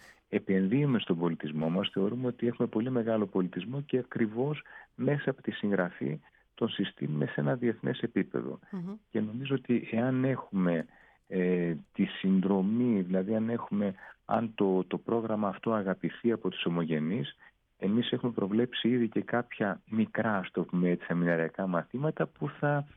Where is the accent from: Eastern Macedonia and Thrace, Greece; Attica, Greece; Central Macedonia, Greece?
Central Macedonia, Greece; Thessaloniki; also born or lived in Ioannina; εγώ είμαι Θεσσαλονικιός, αλλά έζησα και έκανα όλα τις σπουδές μου, τα μεταπτυχιακά μου και τα λοιπά, τα δακτορικά μου στα Γιάννα.